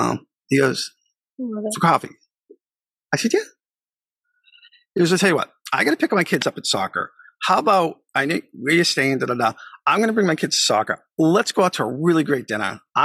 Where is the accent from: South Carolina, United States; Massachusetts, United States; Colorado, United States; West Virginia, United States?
Massachusetts, United States; Boston; accent: Boston; obviously my strong Boston accent is extremely strong when you're in Dallas, Texas.